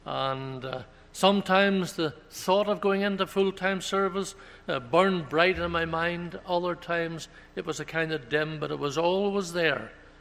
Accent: Northern Ireland, United Kingdom; moved away as an adult; also born or lived in Toronto, Canada; We emigrated from Ireland, Northern Ireland, to Toronto in 1963.

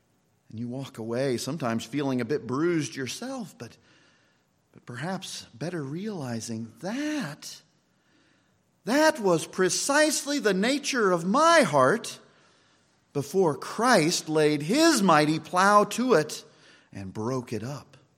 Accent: Kansas, United States; Where I grew up in Kansas, we had rock roads, and sometimes we had dirt roads.

